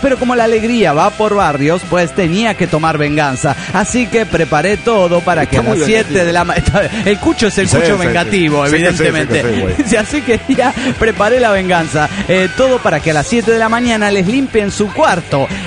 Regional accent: Delicias, Chihuahua, Mexico; now in Ciudad Juárez, Mexico; Respecto a la pregunta del pirata sobre mi ciudad natal, Delicias, Chihuahua.

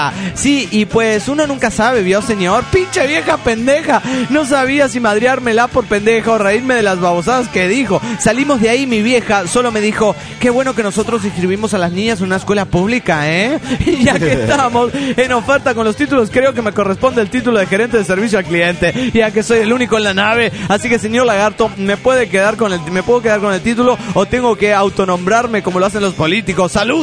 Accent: Argentina; de Argentina.

